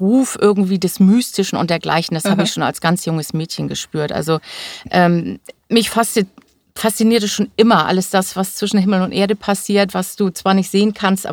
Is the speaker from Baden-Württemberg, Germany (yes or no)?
no; Hamburg, Germany; born there; now in Seevetal, Germany; Ich bin gebürtige Hamburger Dern, lebe mittlerweile ein bisschen südlich von Hamburg im schönen Seevetal